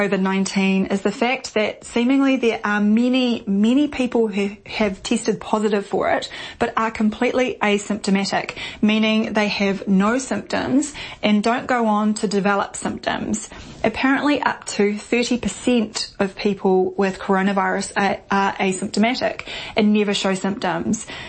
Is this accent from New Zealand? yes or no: yes; New Zealand; let me tell you about what is going on in my home country, New Zealand.